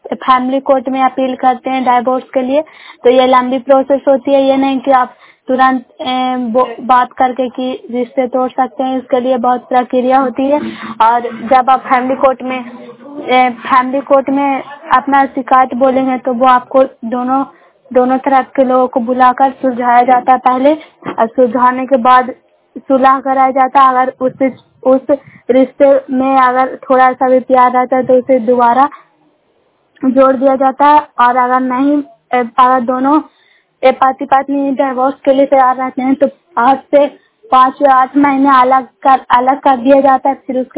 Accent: Bairiganj, Bihar, India; ग्राम बैरीगंज post Makrata जनालंदा की निवासी हूँ

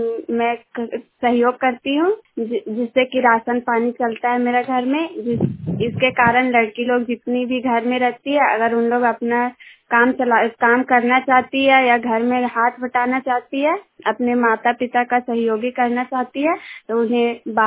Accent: Tatijharia, Jharkhand, India; टाटीझरिया के रहने वाली हूँ। प्रखंड भी टाटीझरिया है, जिला हजारीबाग के रहने वाली हूँ।

